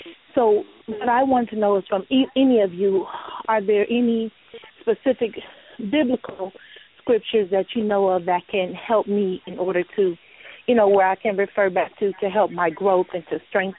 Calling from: Atlanta, Georgia, United States; I'm calling from Atlanta, Georgia.

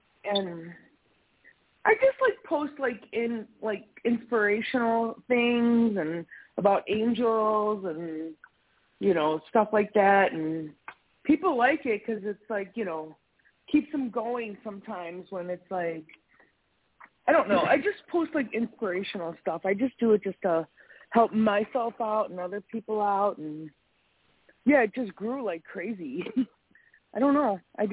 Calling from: Wisconsin, United States; I am in Wisconsin right now.

